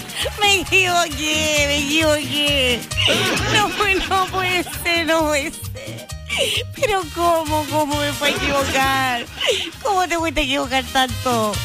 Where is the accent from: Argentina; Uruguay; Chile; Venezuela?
Chile; somos chilenos, ante todo